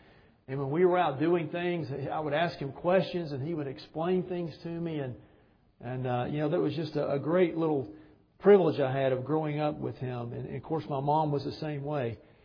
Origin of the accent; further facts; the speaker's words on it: Georgia, United States; we grew up in Georgia. So we would go in the mountains in North Georgia and camp and trout fish.